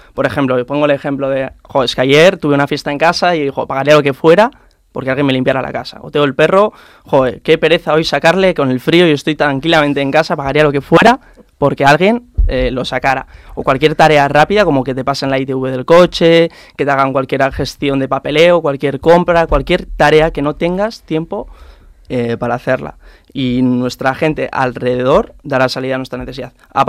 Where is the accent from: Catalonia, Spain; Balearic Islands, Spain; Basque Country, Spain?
Basque Country, Spain; Bilbao; Catalan is a second language; estic aprenent català, voldria parlar català, però encara no puc. Soc de Bilbao, del País Basc.